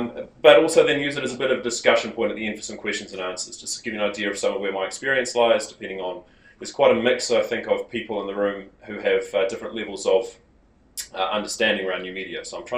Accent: Auckland, New Zealand; So I'm from Auckland. So this is New Zealand, for those who aren't familiar with it.

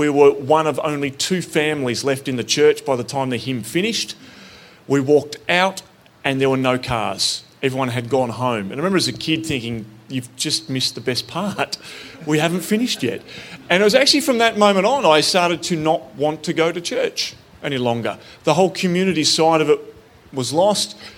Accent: Flinders Island, Tasmania, Australia; I grew up on Flinders Island out in Bass Strait up until that point, and we had no priest.

